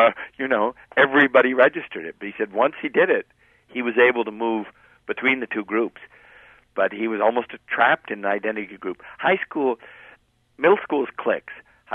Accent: Massachusetts, United States; They say, where are you from? And I say, Massachusetts.

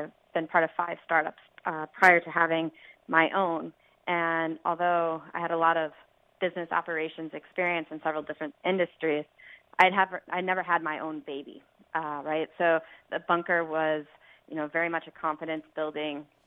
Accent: Iowa, United States; now in Chicago, United States; I grew up in Northwest Iowa, and that's where she is.

